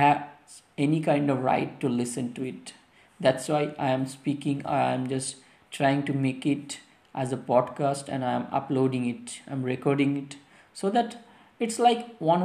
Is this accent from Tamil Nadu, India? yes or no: no; Kolkata, West Bengal, India; English is a second language; from Kolkata.